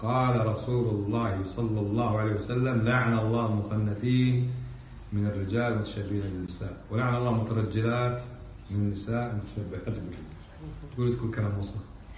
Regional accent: Kuwait; شوف شلون عندنا بالكويت

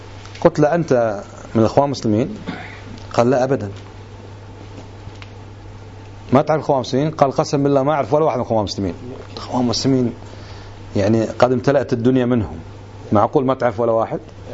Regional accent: Khaitan, Farwaniya, Kuwait; وأنا من هالخيطان كما تعلمون.

